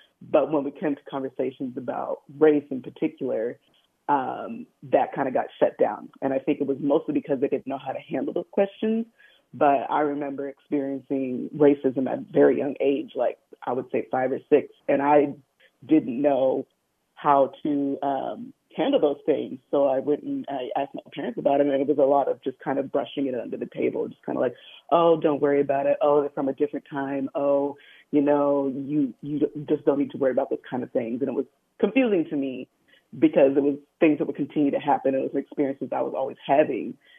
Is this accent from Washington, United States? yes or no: yes; Olympia, Washington, United States; So I was adopted at birth from Texas, and I was raised in Olympia, Washington, which is about an hour outside Seattle. It's a much, much smaller community.